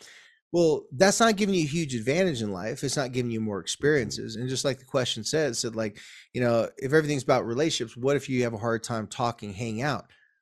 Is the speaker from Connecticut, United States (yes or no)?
no; Carlsbad, California, United States; Now we live Carlsbad, my hometown. We live right next to Oceanside.